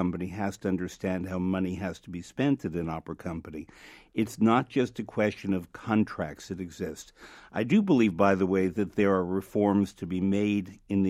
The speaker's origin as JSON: {"language": "English", "town": "New York City", "region": "New York", "country": "United States", "said": "I'm a New Yorker. It affects New York City's image."}